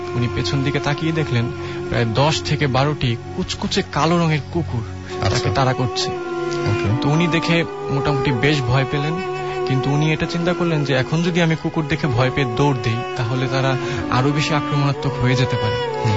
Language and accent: Bangla; Narayanganj, Dhaka Division, Bangladesh; আমি নারায়ণগঞ্জ থেকে আসছি।